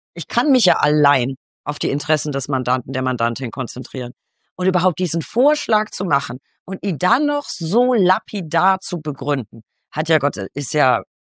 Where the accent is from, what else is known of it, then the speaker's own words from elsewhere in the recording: Bavaria, Germany; Ich komme aus Bayern, ich darf das sagen.